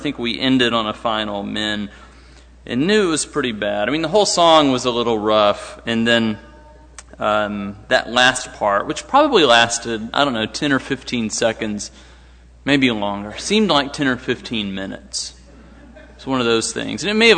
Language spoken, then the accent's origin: English; Dallas, Texas, United States; I'm from Dallas, so I didn't go to that church